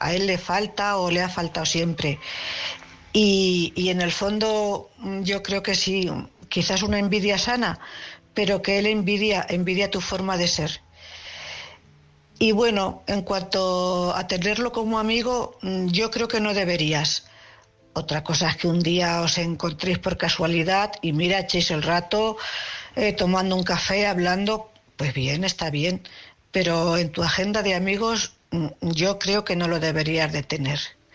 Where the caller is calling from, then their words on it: Cuenca, Castilla-La Mancha, Spain; de Cuenca.